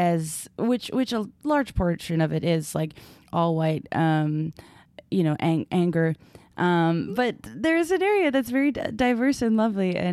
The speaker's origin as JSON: {"language": "English", "town": "Brockton", "region": "Massachusetts", "country": "United States", "tie": "born or raised there", "said": "I went to high school and I grew up in Brockton, Massachusetts."}